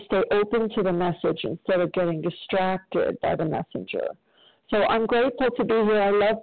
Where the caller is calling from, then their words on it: South Carolina, United States; I'm calling from South Carolina